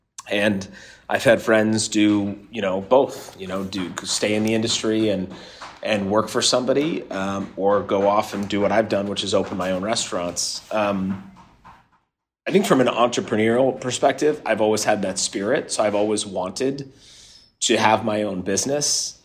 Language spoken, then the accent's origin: English; Los Angeles, California, United States; born there; I was born in Los Angeles and I have a lot of Southern California connections.